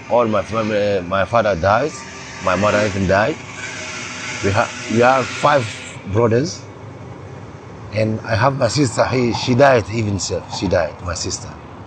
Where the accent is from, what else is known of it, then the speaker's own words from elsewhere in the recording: Chad; English is a second language; now in Italy; I'm from Chad. I'm here in Italia for 2 years now. And I come from Milano and I reached Ventimiglia 1 week ago.